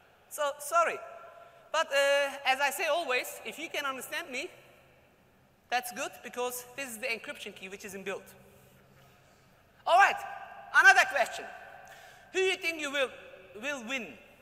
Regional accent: Australia; You know, I'm Australian. That's why the spelling was different.

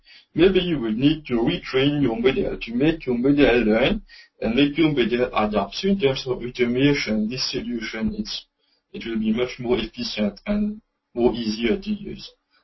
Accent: Mauritius; And I'm from Mauritius, in case you don't know it, small island in the Indian Ocean region.

